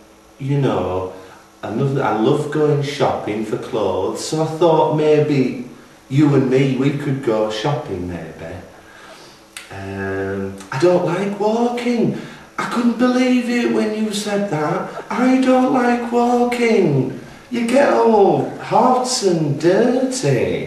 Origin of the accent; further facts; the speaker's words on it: Leeds, Yorkshire and the Humber, United Kingdom; I'm a hairdresser from Leeds.